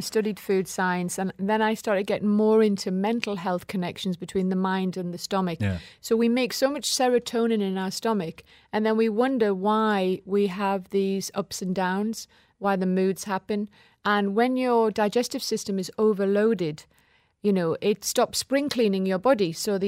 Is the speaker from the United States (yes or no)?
no; North East England, United Kingdom; this is 25 years ago and I'm a Geordie.